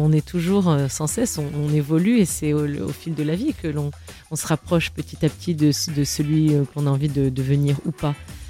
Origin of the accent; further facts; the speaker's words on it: Saint-Yorre, Auvergne-Rhône-Alpes, France; du côté de ma maman, on est originaire de l'Allier, de Saint-Yor, Vichy, Et c'est donc là où j'ai été au collège des Célestins.